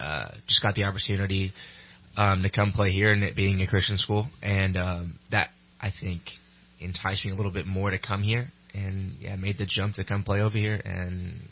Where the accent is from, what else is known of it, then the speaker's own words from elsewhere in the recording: Manteca, California, United States; So I'm from the Central Valley. I'm Manteca.